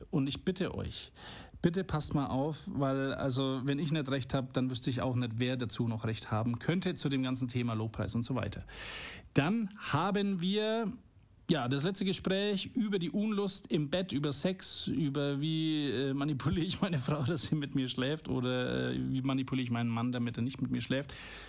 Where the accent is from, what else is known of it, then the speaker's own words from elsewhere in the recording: Schwabach, Bavaria, Germany; ich habe ja einen zweiten Podcast für meine Heimatstadt Schwabach.